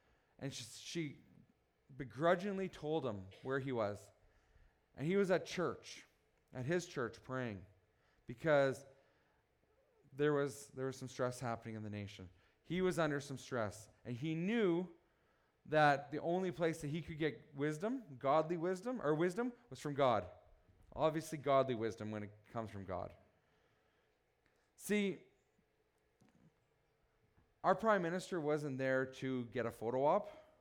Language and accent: English; Canada; The fourth benefit, the fourth thing about being a Canadian that's awesome is we have a lot of contributions in the world.